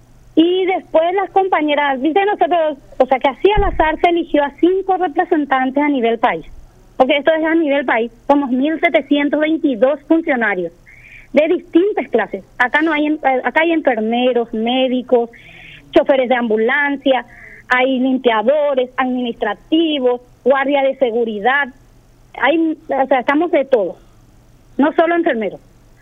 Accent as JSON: {"language": "Spanish", "town": "San Juan Bautista", "region": "Misiones", "country": "Paraguay", "said": "Yo soy sanjuanina."}